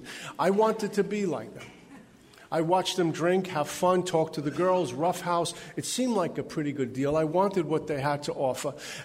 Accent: Brooklyn, New York, United States; I grew up in Brooklyn, New York. Like, you don't know by the way I speak, right?

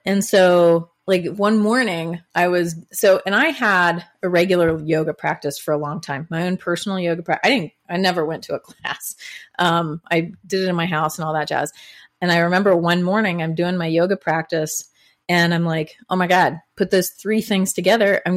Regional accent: Columbus, Ohio, United States; now in Missoula, United States; born and raised in Columbus, Ohio. Now I live in Missoula, Montana.

